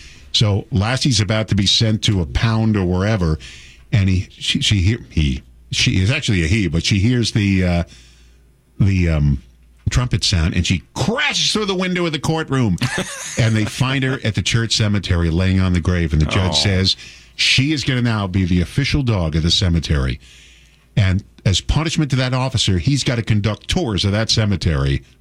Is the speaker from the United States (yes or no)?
yes; New York City, New York, United States; I'm from New York City, and I grew up going.